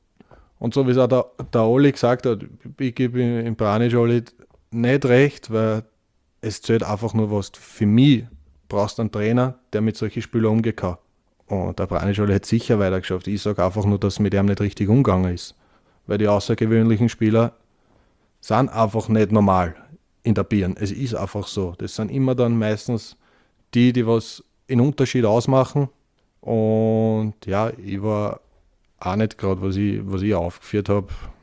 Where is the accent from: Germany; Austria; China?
Austria; Vienna